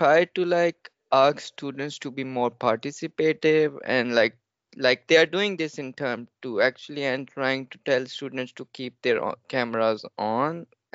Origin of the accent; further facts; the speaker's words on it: Pakistan; I'm from Pakistan.